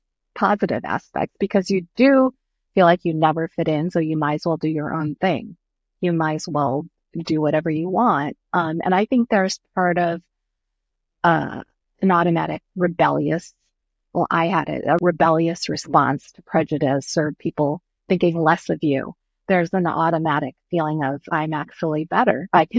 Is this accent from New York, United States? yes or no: no; Ohio, United States; Well, I think growing up in Ohio, for example, without it actually, there weren't other Asian people.